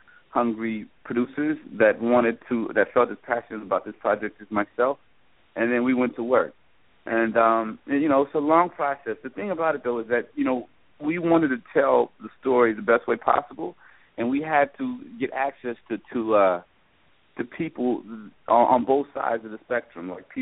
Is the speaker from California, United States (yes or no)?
yes; Los Angeles, California, United States; I'm from Los Angeles.